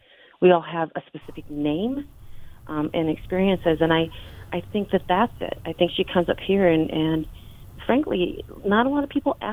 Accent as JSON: {"language": "English", "region": "Dakota", "country": "United States", "said": "we lump in and we say we're from Dakota, you know, plain-speaking people. We're from Dakota."}